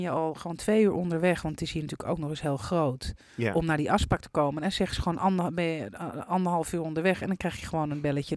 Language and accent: Dutch; Netherlands; En wij als Nederlanders kennen dat helemaal niet.